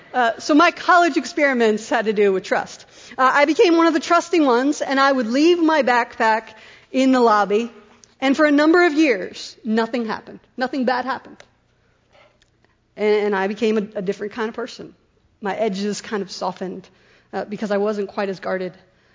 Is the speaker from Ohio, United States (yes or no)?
yes; Columbus, Ohio, United States; I grew up in Columbus Public Schools. I'm very proud of it.